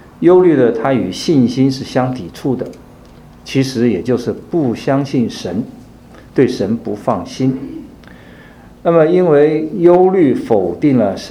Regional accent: China; 那我们中国人就很喜欢对许多还没有发生的事情担忧

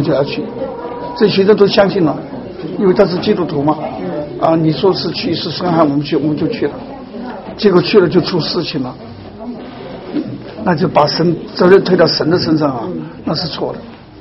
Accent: China; 我们都是从大陆，我从大陆过来，

